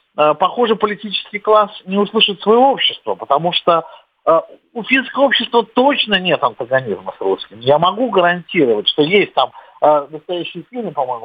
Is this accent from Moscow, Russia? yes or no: no; Saint Petersburg, Russia; я из Петербурга родом, да, из Петербурга мы на маршрутке, в общем-то, ездили в Финляндию.